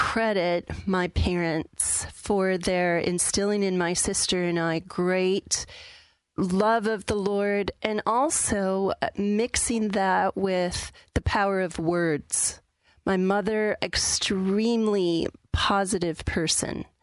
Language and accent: English; Minnesota, United States; And I grew up in Minnesota.